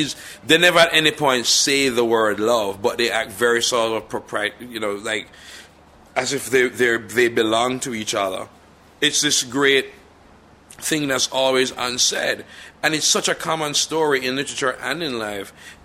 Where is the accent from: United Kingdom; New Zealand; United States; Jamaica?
Jamaica; Growing up in Jamaica, the bulk of the literature books you read are Victorian.